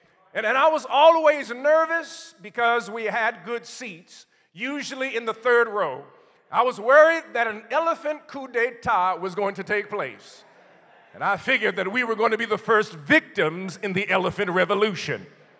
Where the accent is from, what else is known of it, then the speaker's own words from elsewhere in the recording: Cleveland, Ohio, United States; as a young boy growing up in Cleveland, Ohio, there was something that I absolutely loved.